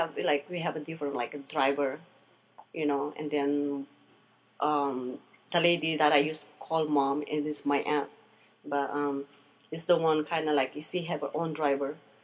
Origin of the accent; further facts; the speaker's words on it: Manila, Metro Manila, Philippines; when growing up in Manila